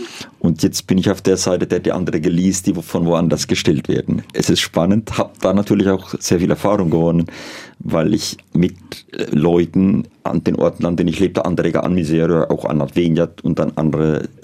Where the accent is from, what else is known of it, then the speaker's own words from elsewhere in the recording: Germany; wo ich herkomme, wo ich groß geworden bin, was mich geprägt hat